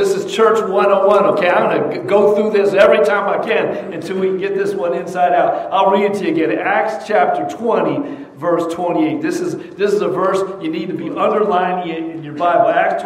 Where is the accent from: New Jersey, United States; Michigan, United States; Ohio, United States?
New Jersey, United States; And you know, I'm from Jersey, I don't care.